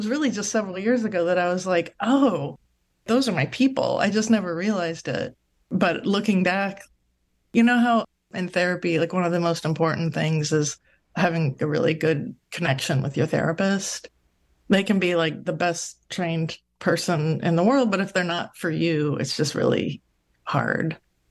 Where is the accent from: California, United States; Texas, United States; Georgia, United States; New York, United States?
California, United States; San Pedro; I grew up in San Pedro, California in the 70s and 80s.